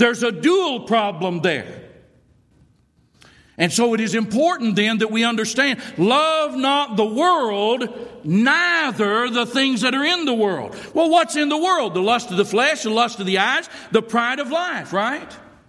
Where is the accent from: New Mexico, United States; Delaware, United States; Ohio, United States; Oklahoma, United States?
Oklahoma, United States; Wynnewood; born there; I was born in Wynnewood, Oklahoma. Now, y'all may not ever even know where that is.